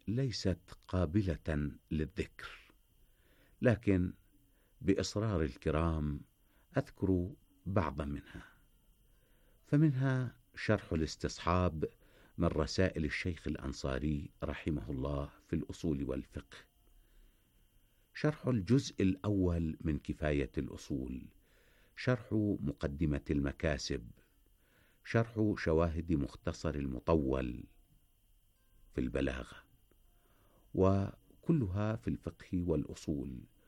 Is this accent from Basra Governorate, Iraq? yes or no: no; Najaf, Najaf Governorate, Iraq; ولدت في النجف الأشرف عام 35 و300 و1000 لهجرة رسول الله صلى الله عليه وآله